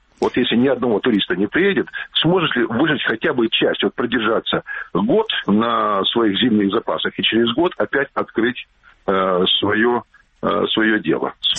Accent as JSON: {"language": "Russian", "region": "Crimea", "country": "Ukraine", "lives_now": "Kyiv, Ukraine", "said": "Добрый день, я крымчанин, я звоню из Киева."}